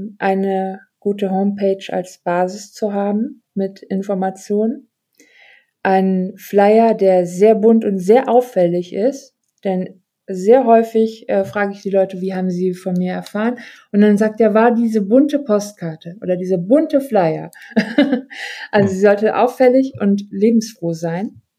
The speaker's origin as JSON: {"language": "German", "town": "Düsseldorf", "region": "North Rhine-Westphalia", "country": "Germany", "said": "ich komme aus Düsseldorf, eine Region in NRW, die hier Rhein-Ruhr sehr dicht besiedelt ist."}